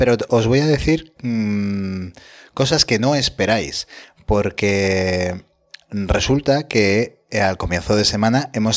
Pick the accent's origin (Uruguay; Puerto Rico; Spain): Spain; Y como somos españoles, el miércoles ya se nos ha olvidado.